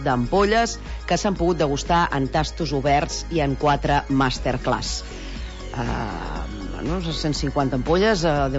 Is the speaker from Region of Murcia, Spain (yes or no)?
no; Girona, Catalonia, Spain; com a gironins sentim el...